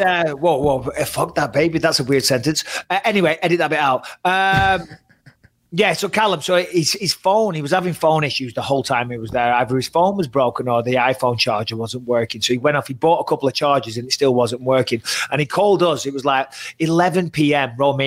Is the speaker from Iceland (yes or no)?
no; England, United Kingdom; I'm English. We don't wrestle unless you're a bit of a weirdo.